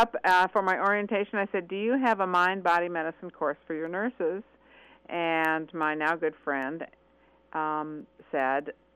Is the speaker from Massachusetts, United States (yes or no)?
no; Illinois, United States; also born or lived in Chicago; I was born in Chicago, raised in Northern Illinois. Yeah. I'm one of those Yankees.